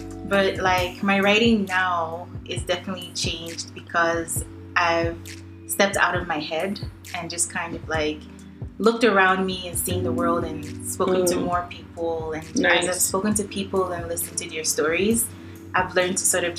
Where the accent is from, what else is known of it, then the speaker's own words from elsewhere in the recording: Nigeria; I grew up in Nigeria, and we weren't the wealthiest back then.